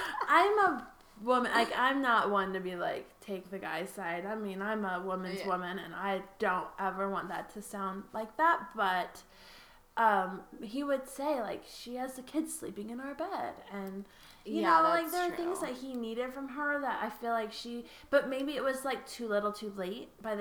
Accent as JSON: {"language": "English", "region": "Louisiana", "country": "United States", "tie": "born or raised there", "lives_now": "Fort Collins, United States", "said": "And we live in Fort Collins, Colorado, which is, like, the most casual place."}